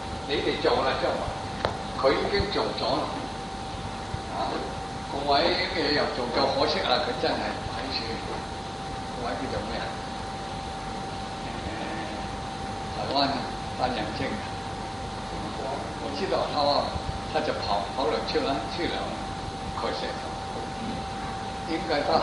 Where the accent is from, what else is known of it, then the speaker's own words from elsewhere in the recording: Guangdong, China; 我是广东人，